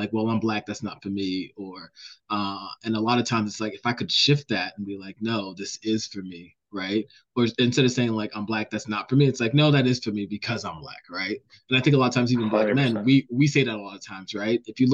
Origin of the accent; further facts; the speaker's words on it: United States; man, I'm an American soldier.